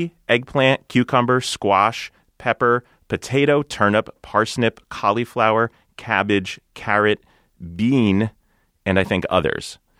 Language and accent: English; New Jersey, United States; so in my home state of New Jersey in 2005